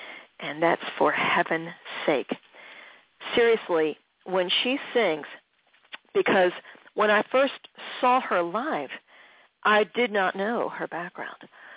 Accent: Philadelphia, Pennsylvania, United States; And then I found out that … was from Philly. So she embodies my hometown to me when she sings.

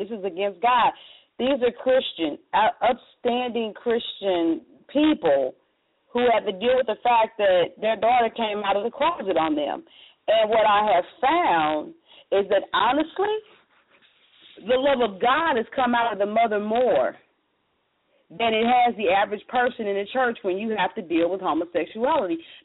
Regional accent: St. Louis, Missouri, United States; You know, for those of you that know I'm from St. Louis, I was a hairstylist for many, many years.

